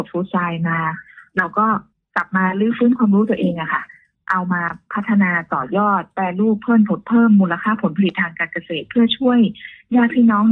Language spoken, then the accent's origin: Thai; Chiang Rai, Thailand; เราเป็นคนเชียงรายอยากที่จะช่วยบ้านเกิด